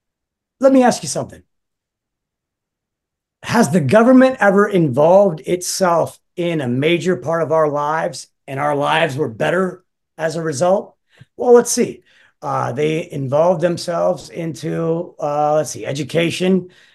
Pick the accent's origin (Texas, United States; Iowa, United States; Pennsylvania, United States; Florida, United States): Florida, United States; Growing up in Florida, and I played sports. I played baseball and football. And one of the only things that that we feel like we're missing in Florida is that we didn't get to play high school hockey, man.